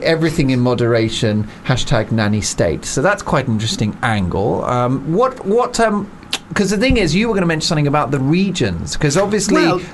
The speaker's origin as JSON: {"language": "English", "country": "United Kingdom", "said": "As a Brit now, I'm feeling very self-flagellating."}